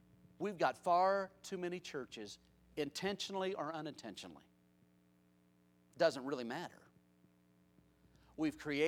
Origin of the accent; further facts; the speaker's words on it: Connersville, Indiana, United States; When I was growing up in Connersville, out in the country, I used to have a comic book collection.